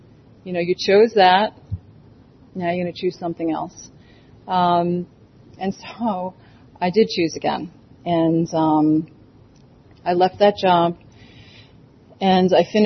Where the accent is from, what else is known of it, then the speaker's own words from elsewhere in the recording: New York, United States; Now, I'm from New York, so we used to have our assemblies like around town.